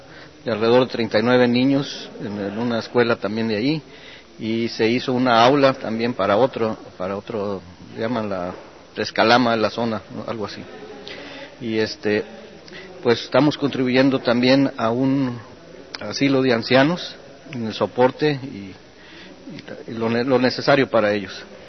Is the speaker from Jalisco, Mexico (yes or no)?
yes; Guadalajara, Jalisco, Mexico; moved away as an adult; Yo dejé un negocio en mi tierra, en Guadalajara, y reinstalarse uno aquí con toda mi familia es un poco difícil.